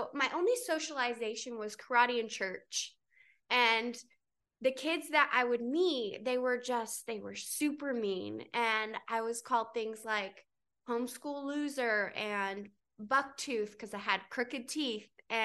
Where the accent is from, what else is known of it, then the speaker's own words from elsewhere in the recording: North Carolina, United States; Kind of rewinding back, I grew up in North Carolina on a farm, and my parents are religious, and we grew up super religious.